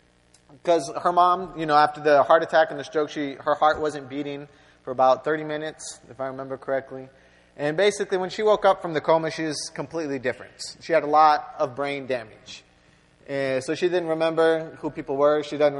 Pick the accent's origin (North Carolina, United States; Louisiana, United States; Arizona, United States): Louisiana, United States; New Orleans; also born or lived in Argentina; I grew up in New Orleans mostly. From ages 8 to 18, I was in New Orleans. That's the city I consider my home city. If people ask me where I'm from, most of the time, that's what I'll say is New Orleans.